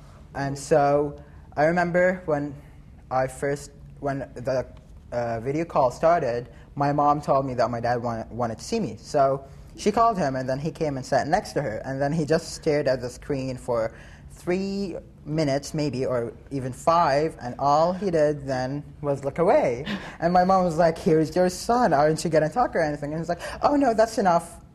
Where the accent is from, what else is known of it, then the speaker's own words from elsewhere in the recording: Bahrain; English is a second language; now in Juneau, United States; I'm 16 years old. I'm from Bahrain, from the Middle East.